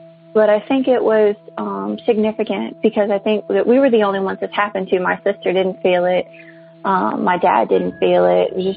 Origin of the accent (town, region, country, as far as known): Alabama, United States; born or raised there